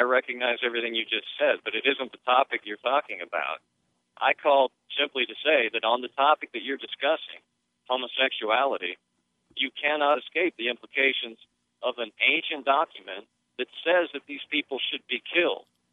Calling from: Sterling, Colorado, United States; Right now, the reason I'm calling you from Sterling, Colorado is because I'm driving an 18-wheeler on I-76.

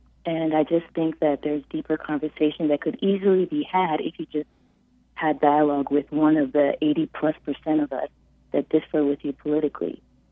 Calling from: Maryland, United States; And I'm calling from Maryland.

